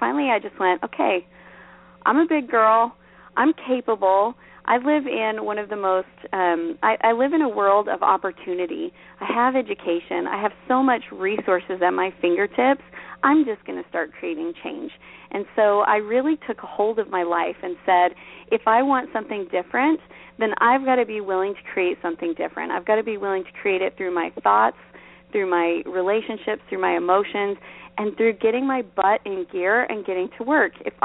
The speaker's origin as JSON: {"language": "English", "region": "West Coast", "country": "United States", "tie": "born or raised there", "also_born_or_lived": "California / Idaho / Utah / Oregon", "lives_now": "Pendergrass, United States", "said": "I'm originally a West Coast girl, so I grew up in California, Idaho, Utah, Oregon, and this summer just moved my family out into the middle of nowhere, North Georgia."}